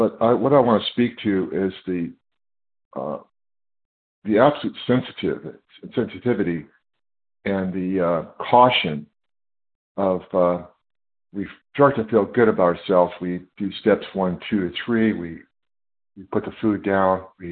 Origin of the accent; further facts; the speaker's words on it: California, United States; I'm from California.